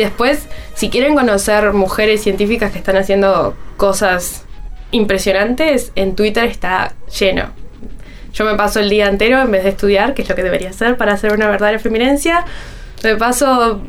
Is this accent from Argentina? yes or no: no; Uruguay; Somos científicas, somos uruguayas y estamos vivas.